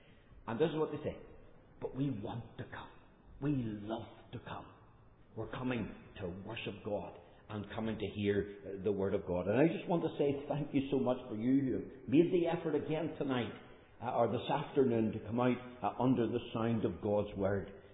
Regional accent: Northern Ireland, United Kingdom; I come from Northern Ireland. I'm not an inbred Australian or a person from Tassieland here.

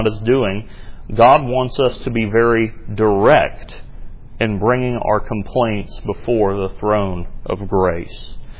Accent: the South, United States; I understand that particularly being a Southerner. Because as a Southerner, you're trained by your mother.

